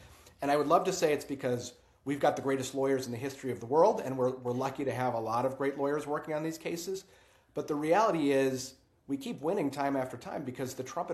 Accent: Fond du Lac, Wisconsin, United States; also born or lived in Oshkosh; Well, I grew up in Oshkosh and Fond du Lac, and I went to public schools.

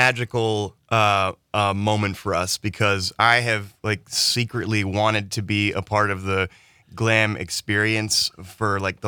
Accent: North Carolina, United States; traveling around from, you know, all over my home state of North Carolina to New York and Los Angeles and Canada and a little bit of Europe.

